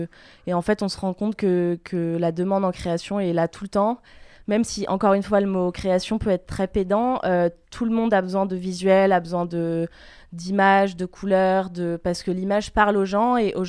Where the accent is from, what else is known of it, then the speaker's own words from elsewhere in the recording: Paris, Île-de-France, France; born there; moi, je suis née à Paris, donc française, franco-canadienne, un petit peu bulgare aussi. Enfin, même carrément, mais j'ai pas la nationalité.